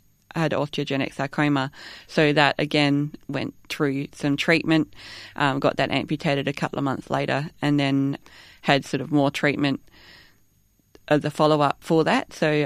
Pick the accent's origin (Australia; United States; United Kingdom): Australia; Kununoppin, Western Australia; I grew up in Cunnanoppen, which is a tiny little town in the wheat belt that no one's ever heard of except for a few people, I guess. it's a farming area, wheat and sheep, not much water around. Yeah, just small country town.